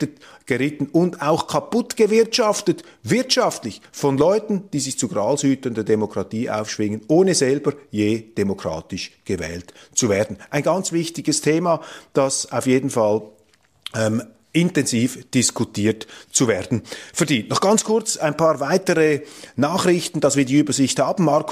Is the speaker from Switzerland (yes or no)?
yes; Switzerland; Da können wir als Schweizer nur mit aller Bescheidenheit und Zurückhaltung darauf hinweisen